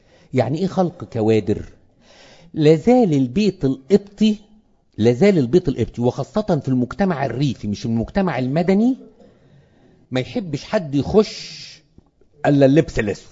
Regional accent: Egypt; لان احنا كمصريين زي ما كان بيقول ابونا برضو على المجتمع المصري

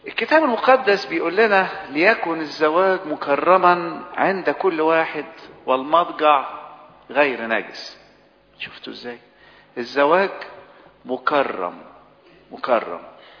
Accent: Egypt

